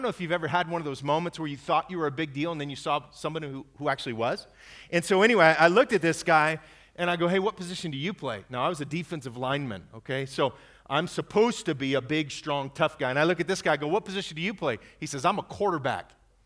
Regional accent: Fresno, California, United States; And I grew up in Fresno, by the way, just down the way.

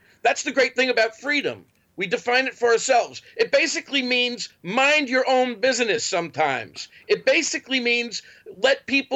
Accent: United States; born there; You know, when I was born in America, we had top tax rates of 90%, and we had a large, prosperous, growing middle class.

